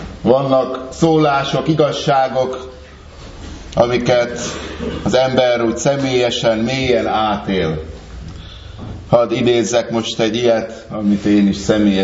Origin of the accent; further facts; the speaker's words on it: Great Hungarian Plain, Hungary; Nekem, mint alföldi gyereknek, a felhők fölött lenni valami különös élmény volt.